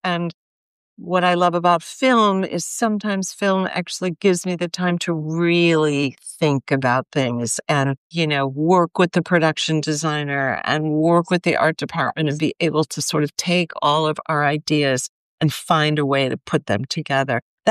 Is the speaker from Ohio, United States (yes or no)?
yes; Ohio, United States; I grew up in Plato, Ohio. I had a great museum and my mom used to take me there.